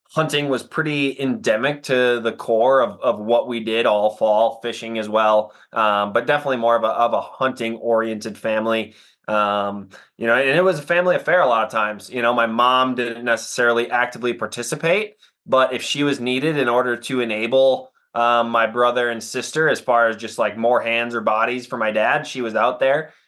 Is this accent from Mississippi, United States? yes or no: no; Wisconsin, United States; And then I was from Wisconsin, as you said, so spent a lot of time chasing deer and turkeys and ducks. You know, we're in central Wisconsin, south central. The Horicon Marsh was my backyard.